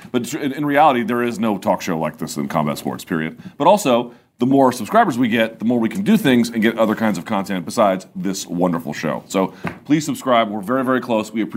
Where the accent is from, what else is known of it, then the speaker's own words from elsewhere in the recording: Washington, District of Columbia, United States; the biggest MMA event of the weekend was UFC DC in my hometown